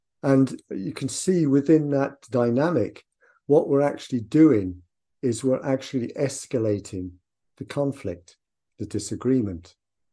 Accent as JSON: {"language": "English", "country": "Ireland", "tie": "born or raised there", "moved": "as an adult", "lives_now": "England", "said": "I was born in England to Irish parents. I moved back when I was a child to Ireland. Lived in Ireland till I was about 25, and then have since lived here for over 35 years. So, in one sense, I've lived more time in England. But my perception is of myself as Irish."}